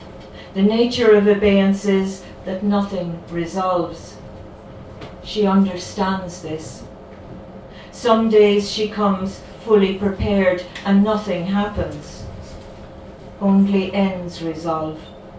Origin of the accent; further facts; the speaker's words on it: Ireland; also born or lived in England; we came to Ireland when I was like 5 from England